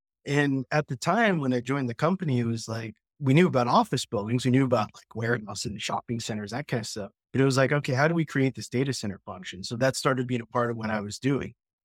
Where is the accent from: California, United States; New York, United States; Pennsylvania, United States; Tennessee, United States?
California, United States; San Jose; And this is … I'm from San Jose, California.